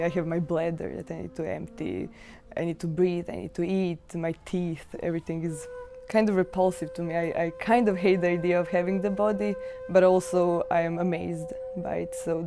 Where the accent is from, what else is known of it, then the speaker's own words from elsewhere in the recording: Zagreb, City of Zagreb, Croatia; English is a second language; I am from Zagreb.